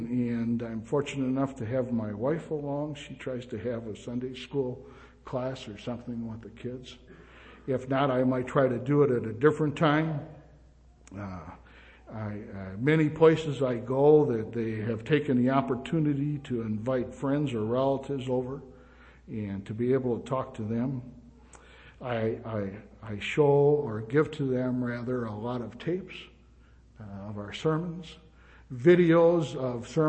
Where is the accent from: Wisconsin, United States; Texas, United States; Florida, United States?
Wisconsin, United States; And Brother Bob Oldham and I, and I was from Wisconsin.